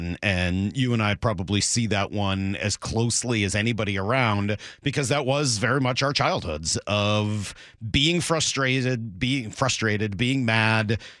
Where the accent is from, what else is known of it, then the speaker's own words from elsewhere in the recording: Boston, Massachusetts, United States; the town that I grew up in Boston, at that time before the Red Sox had won their World Series.